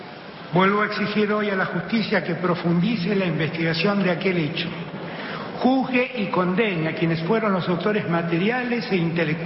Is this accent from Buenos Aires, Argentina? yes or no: yes; Buenos Aires, Argentina; Soy orgullosamente porteño. Amo esta ciudad en la que nacieron Jorge Luis Borges, Roberto Arlt, Marta Minujín, Nini Marshall … Marta Argerich